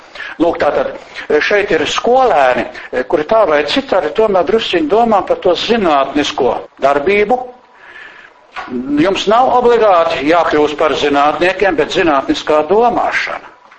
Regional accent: Valmiera, Valmiera Municipality, Latvia; also born or lived in Valka; es esmu Valmieras puika. Esmu Valmierā skola pabeidz, un 1960. Gadā, pagājušā gadsimtā, es atbraucu uz Rīgi

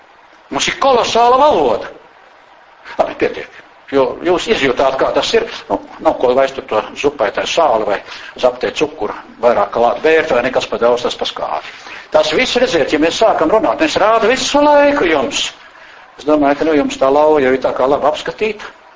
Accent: Valmiera, Valmiera Municipality, Latvia; Šis studiju kurs pirmoreiz sākās 1997. Gadā manā dzimtajā pilsētā Valmierā.

